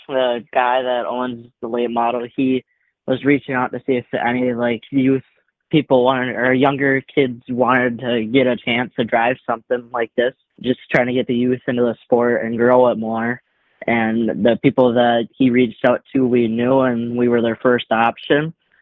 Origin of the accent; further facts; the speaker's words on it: Shawano, Wisconsin, United States; So like, I think in Outagamie Speedway, and then also in Shawano in my hometown.